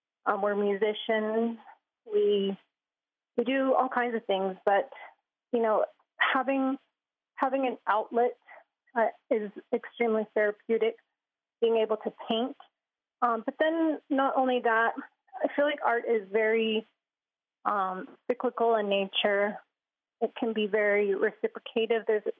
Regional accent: Ganado, Arizona, United States; And I am also Diné from Ganado, Arizona.

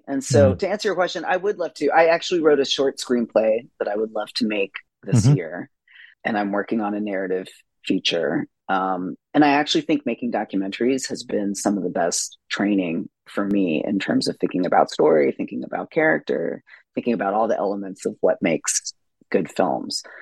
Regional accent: California, United States; Well, I have to also acknowledge that I grew up in California, and I also grew up in California in a very conservative part, which was Central California.

